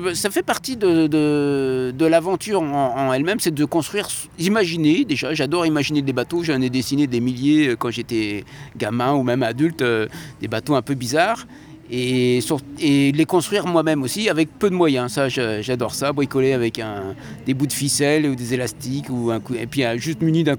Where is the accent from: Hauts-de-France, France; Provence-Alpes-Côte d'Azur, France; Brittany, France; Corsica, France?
Brittany, France; Alors, je suis breton, certes, mais personne dans ma famille ne faisait du bateau.